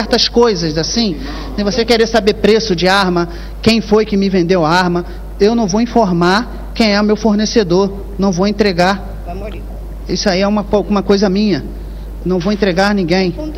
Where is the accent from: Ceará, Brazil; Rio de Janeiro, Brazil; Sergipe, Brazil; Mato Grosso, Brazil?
Rio de Janeiro, Brazil; Eu sou nascido e criado no Morro do Urubu.